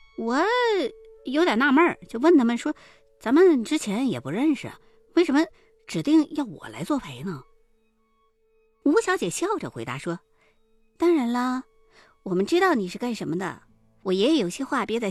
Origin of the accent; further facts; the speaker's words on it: Chongqing, China; 我身为一个重庆人